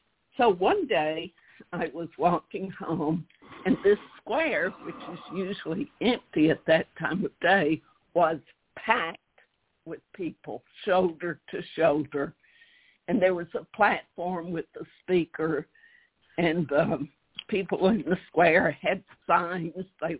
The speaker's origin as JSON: {"language": "English", "region": "the South", "country": "United States", "accent": "southern", "said": "And if you think my southern accent is strong now, you should have heard me then."}